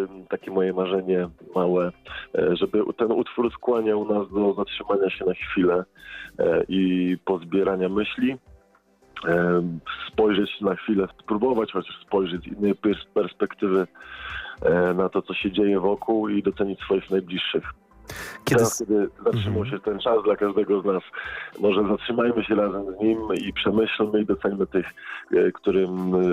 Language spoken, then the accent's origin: Polish; Lublin, Lublin Voivodeship, Poland; born there; Tak, urodziłem się w Lublinie.